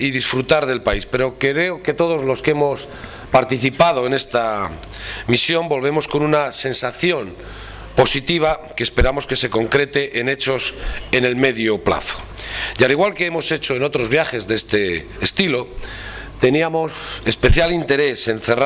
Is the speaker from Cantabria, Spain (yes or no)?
no; Basque Country, Spain; porque así somos los vascos.